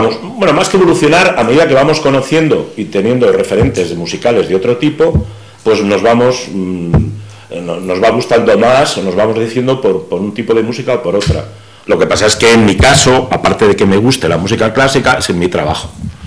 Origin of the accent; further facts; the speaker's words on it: Castile and León, Spain; me encanta estar en mi tierra, en mi comarca, porque al fin y al cabo, pues somos de aquí todos, de Tierra del Vino